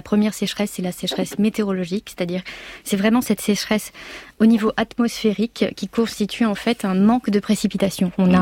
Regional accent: France; en tant que Français

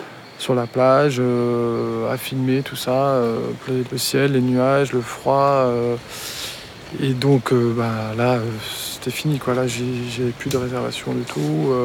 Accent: Brittany, France; now in Brazil; Vous savez, moi je viens de Bretagne et en Bretagne on a de belles plages aussi, mais on n'a pas le soleil, on a la pluie.

